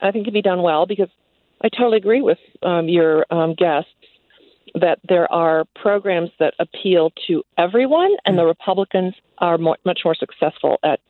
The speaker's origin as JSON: {"language": "English", "town": "Stillwater", "country": "United States", "said": "I'm actually from Stillwater."}